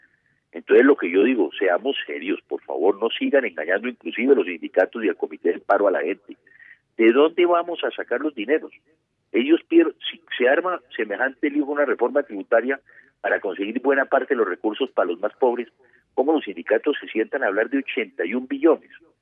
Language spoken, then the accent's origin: Spanish; Colombia; el país salió a demostrar lo que somos los colombianos.